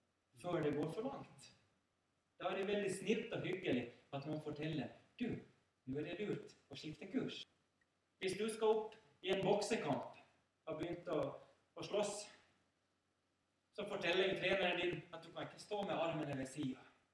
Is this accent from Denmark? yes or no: no; Finland; Jag drev på med lite orientering så länge medan jag bodde hemma i Finland